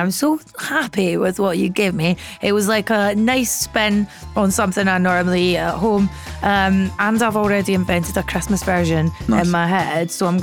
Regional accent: Bathgate, Scotland, United Kingdom; From Bathgate.

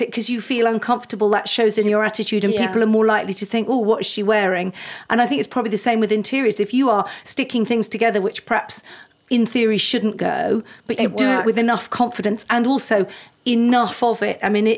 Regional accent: Italy; Growing up in Italy.

